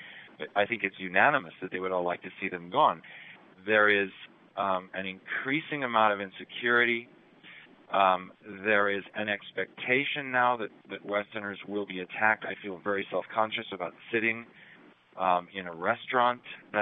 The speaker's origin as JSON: {"language": "English", "country": "United States", "said": "It's very difficult now for me as an American to go around the city"}